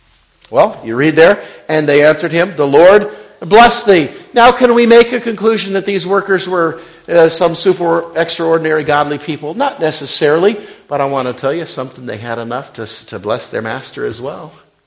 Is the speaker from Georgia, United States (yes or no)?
no; Rock Springs, Wyoming, United States; born there; I was born in Rock Springs, Wyoming in 1976, and I was the first baby born to Grace, in Grace Baptist Church of Rock Springs, Wyoming.